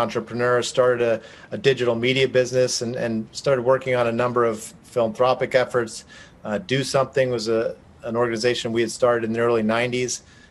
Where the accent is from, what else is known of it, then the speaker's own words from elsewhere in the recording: New Jersey, United States; So I grew up in New Jersey, so it was a dream.